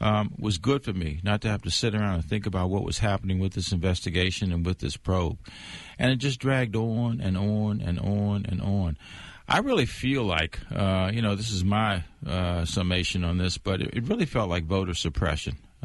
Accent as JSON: {"language": "English", "town": "Washington", "region": "District of Columbia", "country": "United States", "tie": "born or raised there", "said": "I'm born and raised in the District of Columbia."}